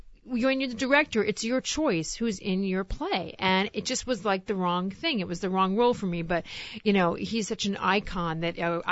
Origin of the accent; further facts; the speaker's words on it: Miami Beach, Florida, United States; I grew up in Miami Beach. We know our Jews